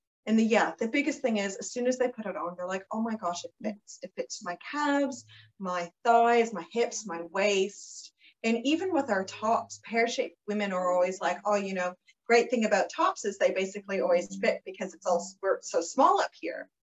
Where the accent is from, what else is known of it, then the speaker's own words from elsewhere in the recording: Canada; moved away as an adult; now in Australia; I am obviously not Australian. I'm Canadian, but I've been here almost 10 years, which is very exciting.